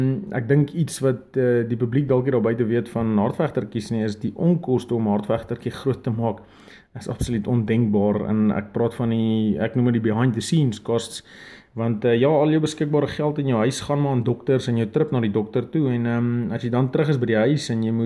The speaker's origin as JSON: {"language": "Afrikaans", "town": "Kuruman", "region": "Northern Cape", "country": "South Africa", "said": "Ons is van Kroeman in die Kalahari af."}